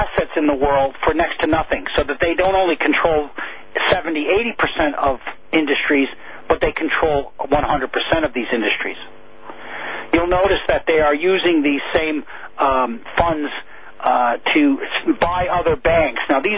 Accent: United States; In a town like my hometown in the United States, with about 15,000 to 17,000 people, there are 30 policemen on the force.

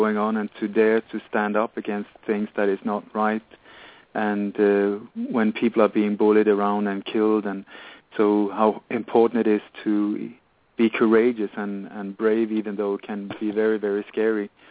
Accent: Denmark; born there; English is a second language; I was born in Denmark in a family that was very much involved in the Nazi, resistance movement against the Nazi occupation during the Second World War.

